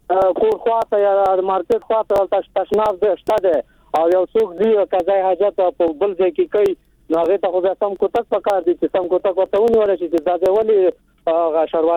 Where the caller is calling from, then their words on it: Takhar, Afghanistan; د ورسوالۍ نه تاخر د ولایت